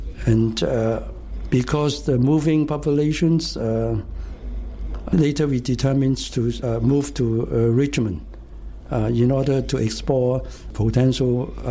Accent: China; moved away; Southern China. I'm living in the high mountains, and I was by that time relatively underprivileged.

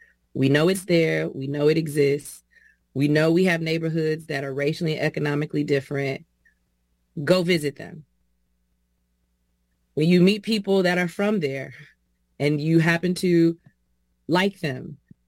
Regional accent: Chicago, Illinois, United States; And I am born and raised in Chicago from my home neighborhood of Englewood on the south side of Chicago.

